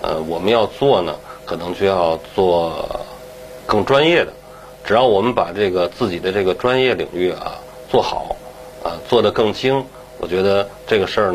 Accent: Tianjin, China; 是咱们天津人嘛，就是我觉得还是喜欢这个海鲜

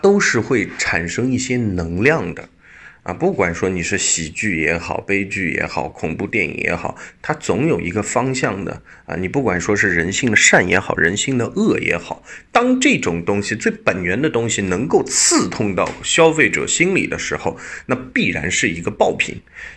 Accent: China

